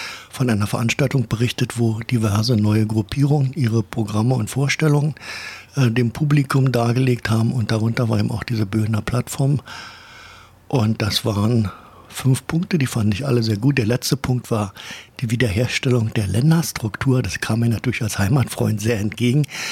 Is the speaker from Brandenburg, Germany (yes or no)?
yes; Brandenburg an der Havel, Brandenburg, Germany; born there; now in Berlin, Germany; Ich wohne ja in Berlin. Ich habe ja zum Land Brandenburg eine besonders enge Beziehung, weil ich geboren bin in Brandenburg an der Havel im Jahre 1949.